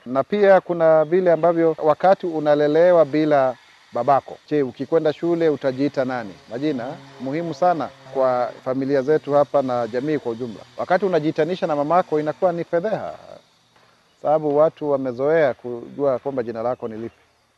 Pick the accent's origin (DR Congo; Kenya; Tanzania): Kenya; mimi ni Mkenya